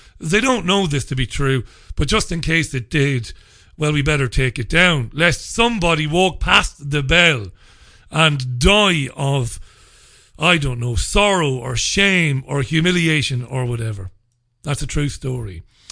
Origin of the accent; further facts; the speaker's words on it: Waterford, Munster, Ireland; obviously I come from Waterford and I worked in radio in Waterford for some years as well.